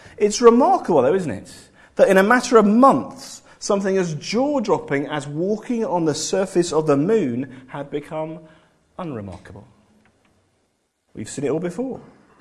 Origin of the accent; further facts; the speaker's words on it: England, United Kingdom; No one says anything, because we're all being English, you'll learn this.